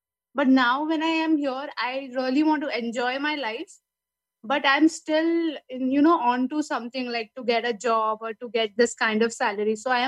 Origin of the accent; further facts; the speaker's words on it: India; I'm from India.